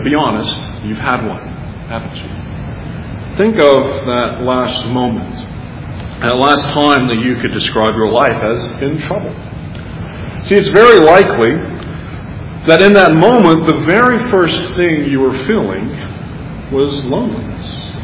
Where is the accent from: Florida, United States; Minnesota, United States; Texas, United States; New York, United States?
Texas, United States; Growing up in Texas, I heard this phrase often, pull yourself up by your bootstraps.